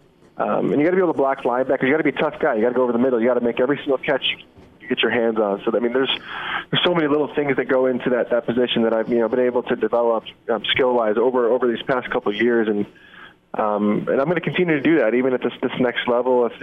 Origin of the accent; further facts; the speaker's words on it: Chicago, Illinois, United States; Growing up in the Chicago area, I knew Coach Fitzgerald really well